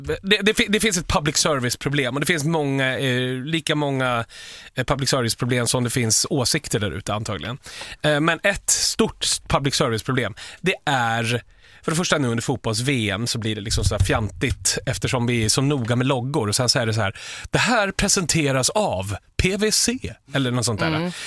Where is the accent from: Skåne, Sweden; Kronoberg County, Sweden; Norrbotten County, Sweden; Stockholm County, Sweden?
Stockholm County, Sweden; Stockholm; folk som lyssnar som inte är från Stockholm, som, alltså ifall de tyder mig som stockholmare på hur jag pratar